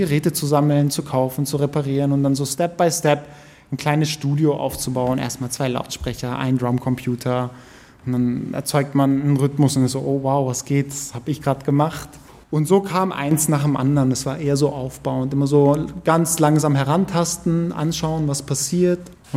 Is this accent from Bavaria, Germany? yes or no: no; Pforzheim, Baden-Württemberg, Germany; Ich mag Pforzheim, ich bin hier aufgewachsen, es ist meine Heimat